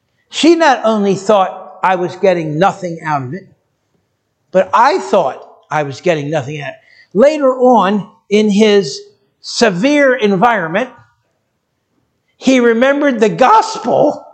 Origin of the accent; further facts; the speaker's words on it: Pennsauken, New Jersey, United States; the whole night shift, which I was a part of at Super Tire Company in Pennsauken, New Jersey, my hometown